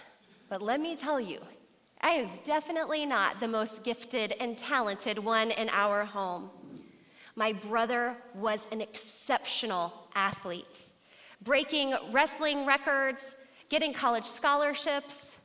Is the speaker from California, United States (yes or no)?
no; Georgia, United States; also born or lived in Macon; I was born in Macon, Georgia, to two wonderful parents. We first lived with my grandparents, and then we moved to the suburbs of Atlanta.